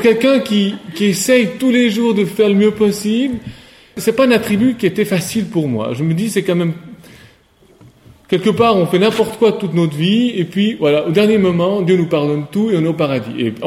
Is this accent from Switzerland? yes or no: yes; Switzerland; On vient donc de Suisse, nous, tous les deux, et on avait, je pense, une religiosité qui était très marquée par les préceptes